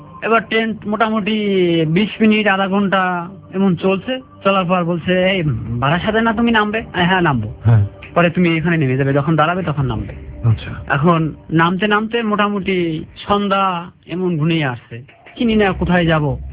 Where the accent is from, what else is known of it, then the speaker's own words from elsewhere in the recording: Bangladesh; আমি তো বাংলাদেশ থেকে আসছি